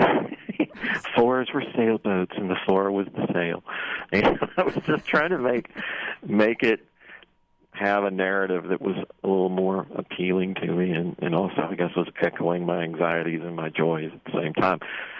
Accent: Louisiana, United States; I'm from Louisiana

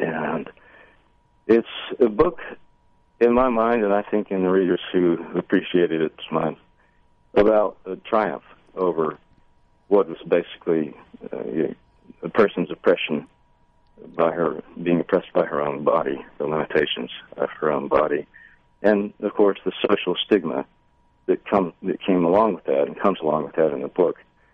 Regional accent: Meridian, Mississippi, United States; which is based on my hometown, Meridian.

